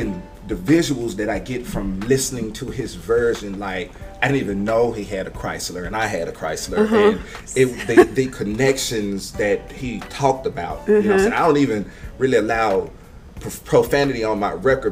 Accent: Arkansas, United States; So we're both from Arkansas, right?

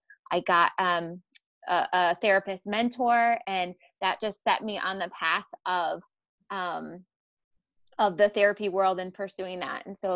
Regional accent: New York, United States; now in Rochester, United States; So I'm from Northern New York originally, an hour north of Syracuse. And then for the past 11 years, I've been in Rochester. I came here after college and I've been here ever since.

